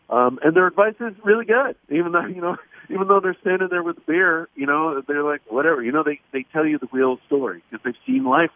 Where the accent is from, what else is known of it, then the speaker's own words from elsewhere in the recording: the South, United States; Yeah. I mean, and I grew up in the South, too.